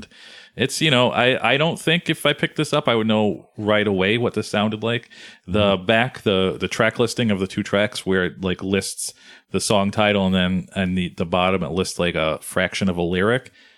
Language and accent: English; Madison, Wisconsin, United States; for some reason we're from Madison, Wisconsin, but we have put out 3 records on an upstate New York mostly upstate New York band record label